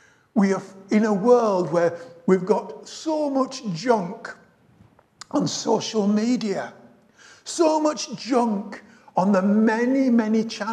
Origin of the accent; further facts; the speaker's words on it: Yorkshire and the Humber, United Kingdom; you can probably tell where I come from. I come from the north. I come from Yorkshire.